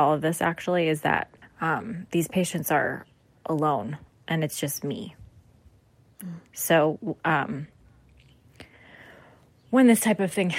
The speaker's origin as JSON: {"language": "English", "region": "Midwest", "country": "United States", "said": "Like, it just feels like I'm from the Midwest, so very familiar with storms and tornadoes"}